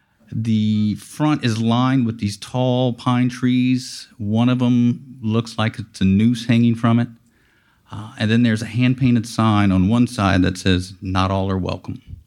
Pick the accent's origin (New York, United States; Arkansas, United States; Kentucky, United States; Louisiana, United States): Louisiana, United States; Lafayette; So I'm from Lafayette, Louisiana, not too far from here. But all of my family is from these small towns in northern Louisiana near the Mississippi River.